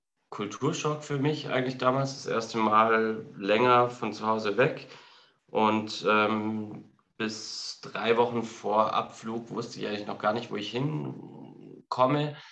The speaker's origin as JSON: {"language": "German", "town": "Kempten", "region": "Bavaria", "country": "Germany", "tie": "born or raised there", "said": "Naja, also ich bin jetzt nicht wirklich auf dem Land aufgewachsen, sondern okay. In Kempten. Mhm. Kempten ist so eine mittelgroße Stadt, 70.000 Einwohner. Okay. Also durchaus im urbanen Umfeld aufgewachsen."}